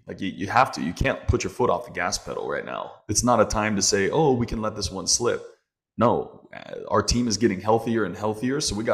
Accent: Arizona, United States; Like I grew up in Arizona with Alan Gordon.

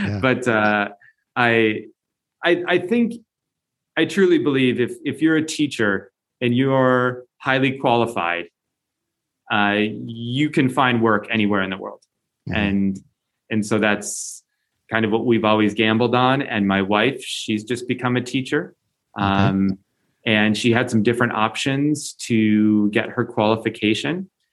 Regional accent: United States; also born or lived in United Kingdom; now in France; and then moved to France. But now I work in Switzerland. So I say I'm an American turned British, living in France and working in Switzerland.

